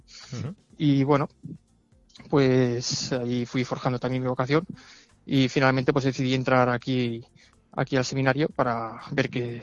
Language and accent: Spanish; Huesca, Aragon, Spain; uno de los seminaristas de Huesca. He entrado este año, entré en septiembre. Uh-huh. Y bueno, pues soy de aquí de Huesca, tengo 26 años